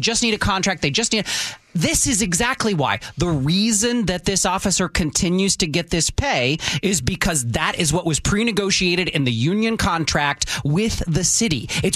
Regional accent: Port Orchard, Washington, United States; I grew up in Port Orchard. Tacoma was our big city that I would go.

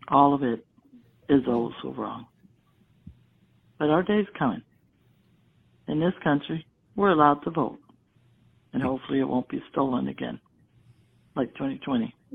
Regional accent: United States; As an American, I'd love to have my voice heard.

